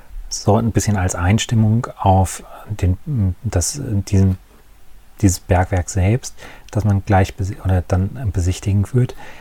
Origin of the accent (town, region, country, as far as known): North Rhine-Westphalia, Germany; born or raised there